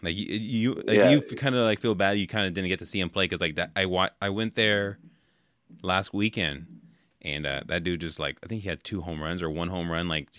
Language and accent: English; California, United States; So I grew up in California, so I grew up on In-N-Out.